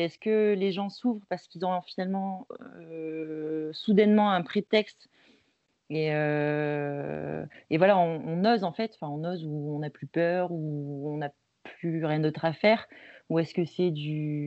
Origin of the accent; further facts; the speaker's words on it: Belgium; qu'on ne se permettrait pas en France ou en Belgique quand on est belge